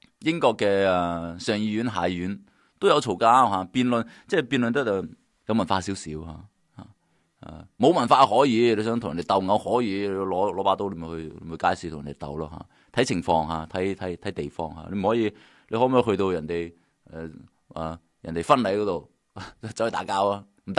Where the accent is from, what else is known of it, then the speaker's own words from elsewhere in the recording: Hong Kong; 好似我以前细个喺香港读书嘅时候睇新闻